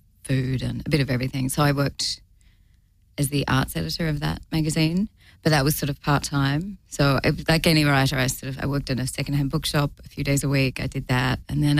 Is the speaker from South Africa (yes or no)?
no; Perth, Western Australia, Australia; moved away as an adult; also born or lived in Sydney; now in United States; I initially left Perth. I'm from Perth on the west coast of Australia. And I initially left Perth and moved to Sydney